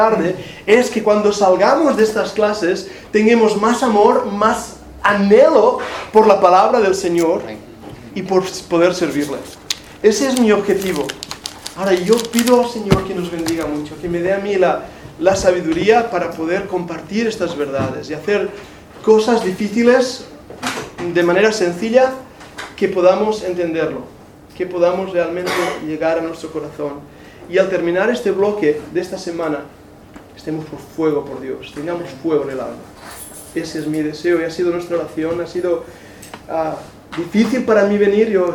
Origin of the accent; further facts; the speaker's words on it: Catalonia, Spain; yo sé que tengo un acento rarillo, ¿verdad que sí? No soy gallego, no, soy catalán. Pero de verdad, te hablo catalán. Y mezclado con el inglés, es por eso que tengo un acento raro cuando hablo.